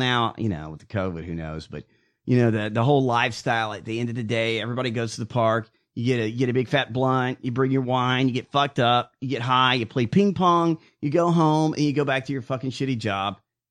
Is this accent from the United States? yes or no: yes; United States; I'm an American.